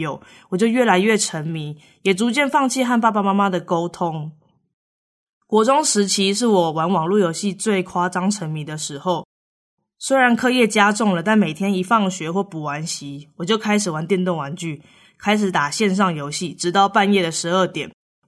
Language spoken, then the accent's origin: Chinese; Taiwan; 祖籍是蒙古人，成吉思汗第四个儿子托雷的第14代，但我其实是在台湾出生台湾长大的小孩啦。